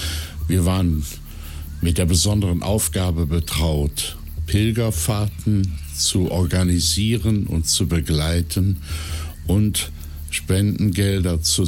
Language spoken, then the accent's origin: German; Neuss, North Rhine-Westphalia, Germany; also born or lived in Düsseldorf; Ich bin 1954 in Düsseldorf geboren worden, bin dann in Neuss zur Schule gegangen